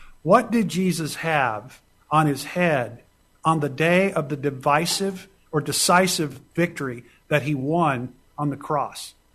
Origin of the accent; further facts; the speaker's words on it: United States; And I know that in my own heart, as an American, as I said earlier, just appreciating the richness of the freedoms we have